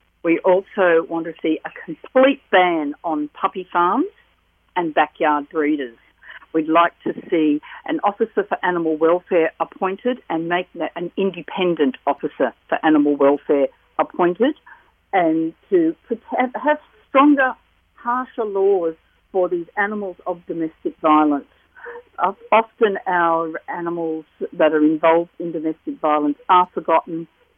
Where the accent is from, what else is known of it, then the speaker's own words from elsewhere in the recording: Sydney, New South Wales, Australia; now in Hunter, Australia; I have been in the Hunter for 45 years. I came up here from Sydney for the weekend 45 years ago and never went home.